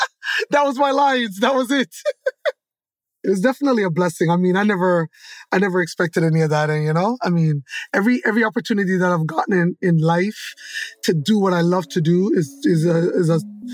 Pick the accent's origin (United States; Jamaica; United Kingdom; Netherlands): Jamaica; first language Jamaican Patois; English is a second language; And they allowed me to say it in Patois, which was really good. My native tongue, right?